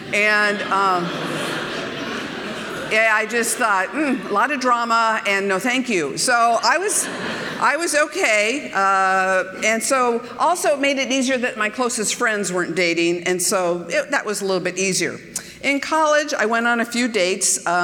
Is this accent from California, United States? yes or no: yes; California, United States; I grew up in California, so we didn't say bless your heart, but you know.